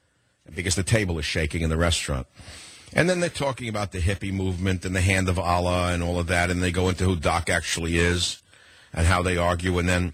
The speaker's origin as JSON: {"language": "English", "town": "San Francisco", "region": "California", "country": "United States", "tie": "born or raised there", "said": "San Francisco, my hometown, in North Beach, which I love very much."}